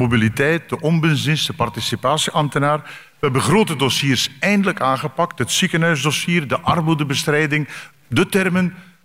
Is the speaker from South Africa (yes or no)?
no; Ostend, Flanders, Belgium; want ik ben een echte Oostendenaar